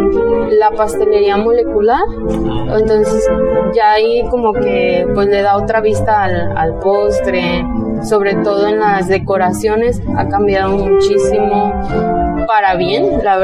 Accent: Puerto Vallarta, Jalisco, Mexico; Soy originaria de aquí, de Puerto Vallarta. Ahora sí que nada más, mi familia no es de aquí, de Puerto Vallarta, son de Michoacán. Ya yo nací aquí y aquí quedé.

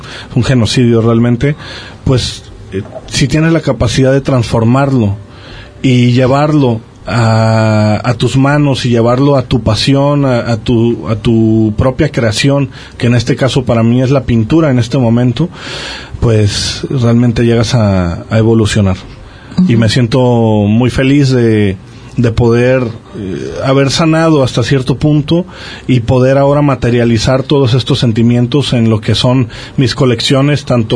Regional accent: Mexico; como mexicano que soy, orgulloso de mis raíces

